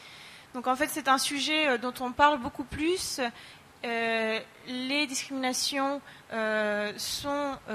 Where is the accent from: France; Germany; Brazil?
Germany; Bonjour, alors je viens d'Allemagne